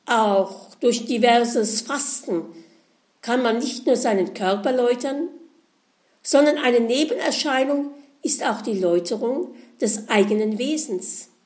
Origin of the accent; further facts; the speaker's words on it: Mainz, Rhineland-Palatinate, Germany; born there; So heißt es in meiner Geburtsstadt Mainz.